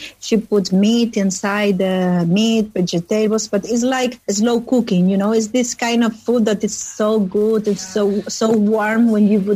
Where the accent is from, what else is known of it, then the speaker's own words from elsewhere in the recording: Barcelona, Catalonia, Spain; And in Catalonia, because I'm from Barcelona